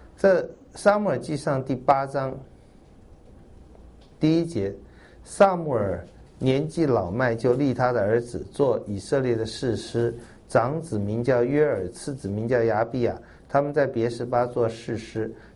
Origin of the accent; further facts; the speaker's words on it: China; 你看圣经的时候，也不要有我们中国人这种观念，就非黑即白，不是好人就是坏人。